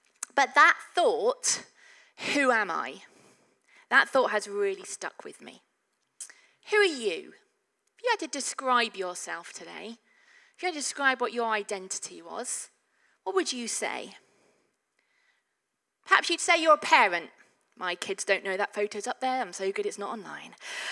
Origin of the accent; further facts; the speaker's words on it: England, United Kingdom; I'm English. I am a woman.